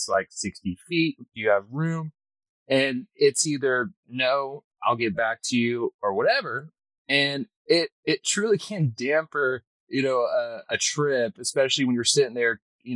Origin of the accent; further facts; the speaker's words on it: Austin, Texas, United States; So I'm the unicorn of Central Texas, I guess. I'm born and raised in Austin. I've been kind of stuck here.